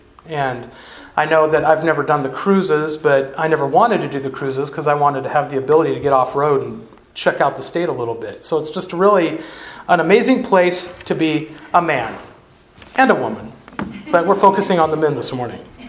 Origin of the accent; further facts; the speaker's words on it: California, United States; now in Alaska, United States; I grew up in California, but I've now lived in Alaska for the same amount of time as I lived in California, 22, 23 years.